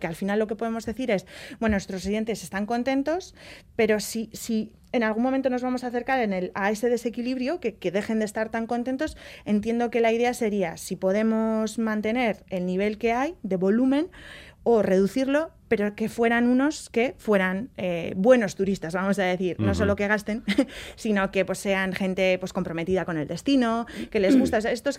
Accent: Bilbao, Basque Country, Spain; also born or lived in San Sebastián; Yo he vivido 6 años en Donosti y sé lo que es, aunque soy de Bilbao, pues he vivido allí

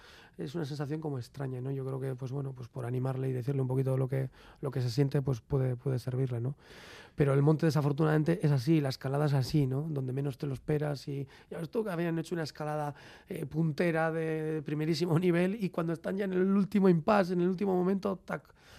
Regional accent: Lemoa, Basque Country, Spain; que yo soy de Lemona, él es de Igorre.

